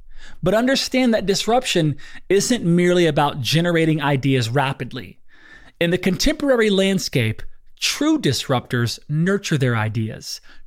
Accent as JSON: {"language": "English", "region": "Louisiana", "country": "United States", "lives_now": "Austin, United States", "said": "I am in Austin, Texas. Our studio's here. And then I'm originally from Louisiana."}